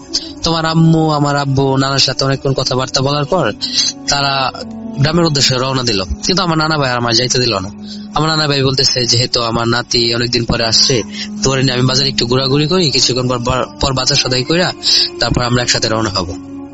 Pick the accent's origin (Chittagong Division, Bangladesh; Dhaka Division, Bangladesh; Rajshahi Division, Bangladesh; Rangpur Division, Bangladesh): Dhaka Division, Bangladesh; Hossainpur; also born or lived in Gazipur; আমার গ্রামের বাড়ি কিশোরগঞ্জ জেলার হোসেনপুর থানা লাখটিয়া গ্রামে।